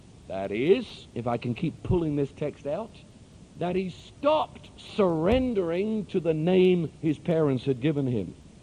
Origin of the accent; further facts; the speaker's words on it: London, United Kingdom; born there; I was born in London just before World War II.